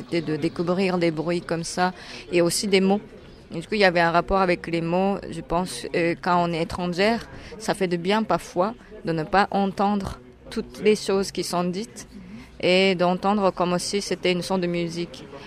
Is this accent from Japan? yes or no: yes; Tokyo, Japan; j'ai grandi à Tokyo et j'ai grandi dans un monde qui est très bruyant